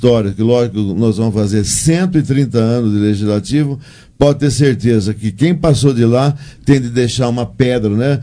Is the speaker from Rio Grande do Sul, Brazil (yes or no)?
no; Fernando Prestes, São Paulo, Brazil; Um abraço para todos vocês também aí da minha cidade natal, Fernando Prestes.